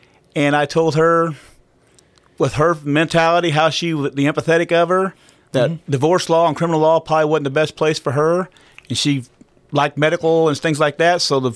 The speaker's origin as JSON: {"language": "English", "town": "Jerseyville", "region": "Illinois", "country": "United States", "tie": "born or raised there", "said": "I grew up here in Jerseyville."}